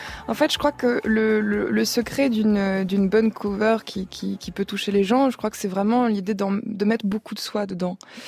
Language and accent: French; Marseille, Provence-Alpes-Côte d'Azur, France; now in Paris, France; je me sens pas du tout parisienne, par exemple. Après, c'est vrai que là, c'est compliqué parce que quand je suis à Paris, Marseille me manque